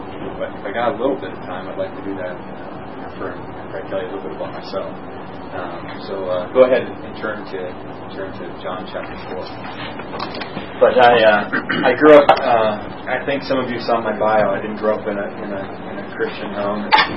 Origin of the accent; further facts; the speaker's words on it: Minnesota, United States; Anyway, so I grew up in Minnesota. I grew up not playing football.